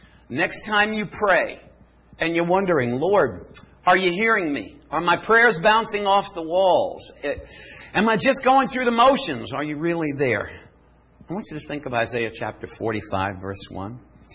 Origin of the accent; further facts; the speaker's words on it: Chandler, Arizona, United States; I come from Chandler, which is, no, it's not like anything like Israel at all.